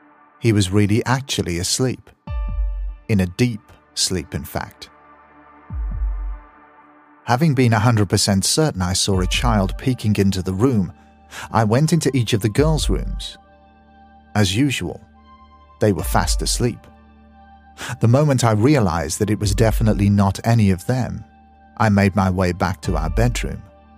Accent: South Africa; now in Grimsby, United Kingdom; I'm South African, but I spend a lot of my time nowadays in Grimsby, northeast Lincolnshire, where my partner is currently living. Hopefully very soon, I will call the UK my home

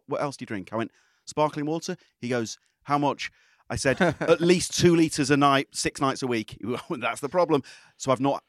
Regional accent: Leeds, Yorkshire and the Humber, United Kingdom; I'm from Leeds

